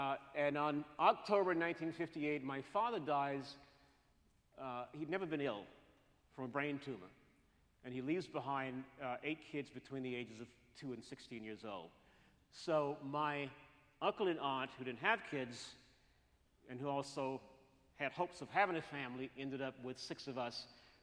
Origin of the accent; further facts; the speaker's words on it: Marvell, Arkansas, United States; also born or lived in Memphis, United States; I was born in Memphis, now I'm in Arkansas. My twin brother and I begin first grade in Marvel.